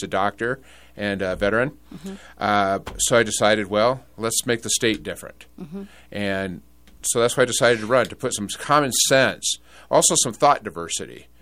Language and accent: English; Midwest, United States; So a couple things about my upbringing, growing up in the Midwest, having those Midwestern values.